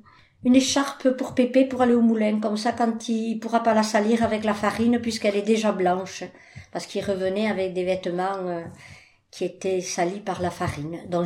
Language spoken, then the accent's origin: French; Villeneuve-la-Comtale, Occitanie, France; je suis née en 1941 à Villeneuve-la-Comtale. J'habitais à Villeneuve, donc avec mes parents, Place Carnot, avec mes parents et mes grands-parents paternels, Place Carnot.